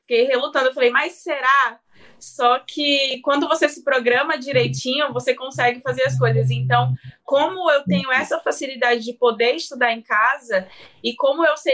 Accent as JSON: {"language": "Portuguese", "town": "Manaus", "region": "Amazonas", "country": "Brazil", "also_born_or_lived": "São Paulo", "said": "Eu sou de Manaus, porém já fiquei 3 anos morando em São Paulo. Voltei para Manaus agora."}